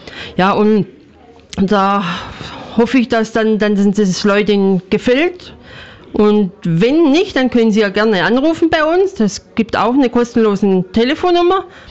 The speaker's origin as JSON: {"language": "German", "region": "Baden-Württemberg", "country": "Germany", "said": "Also Bietigheim oder Ludwigsburg liegt eigentlich so zwischen Stuttgart und Heilbronn"}